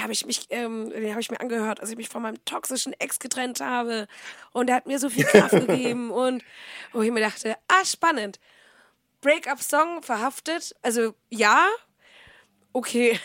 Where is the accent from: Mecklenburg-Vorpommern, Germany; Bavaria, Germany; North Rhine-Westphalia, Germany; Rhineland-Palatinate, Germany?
Bavaria, Germany; da würde ich sehr gerne das in der Heimat machen, da wo ich eigentlich herkomme. Also es ist irgendwo bei Oberfranken, ein kleines Dorf. Also Dorf nicht, kleine Stadt